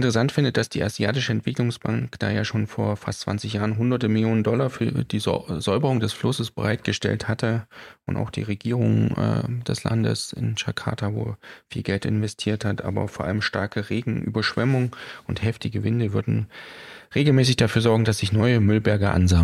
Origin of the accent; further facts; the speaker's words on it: Thuringia, Germany; du hast schon gesagt, ich komme aus Thüringen.